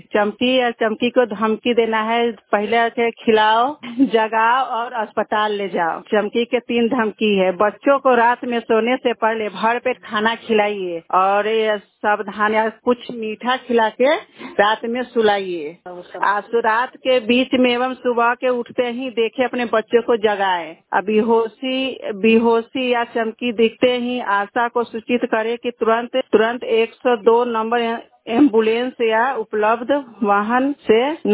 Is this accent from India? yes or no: yes; Sindatpur, India; सिंदतपुर के।